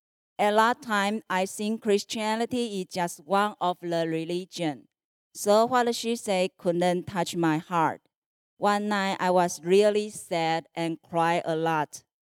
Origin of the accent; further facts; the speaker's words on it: Taiwan; English is a second language; I'm from Taiwan, where is a beautiful island.